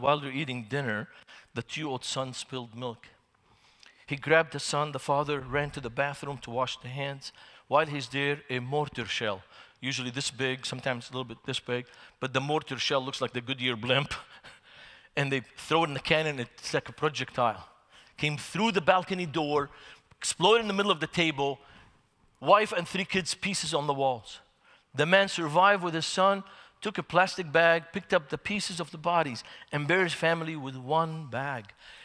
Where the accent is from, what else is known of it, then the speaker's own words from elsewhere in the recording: Beirut, Beirut Governorate, Lebanon; We had PLO fighters come to the church I grew up in Beirut.